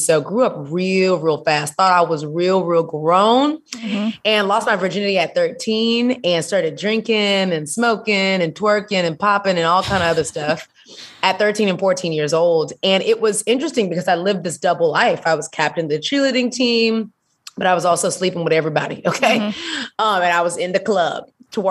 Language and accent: English; Houston, Texas, United States; now in Atlanta, United States; I live in Atlanta, Georgia, but I am from Houston, Texas, baby.